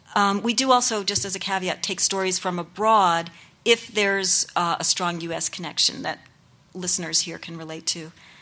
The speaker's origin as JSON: {"language": "English", "region": "New York", "country": "United States", "tie": "born or raised there", "said": "And I'm a Jew-Rican, so my mom was Puerto Rican, my father was Jewish, and I grew up in New York"}